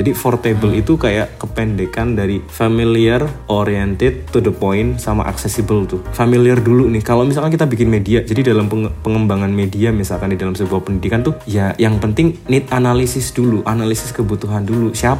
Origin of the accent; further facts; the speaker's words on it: Semarang, Central Java, Indonesia; saya dari Semarang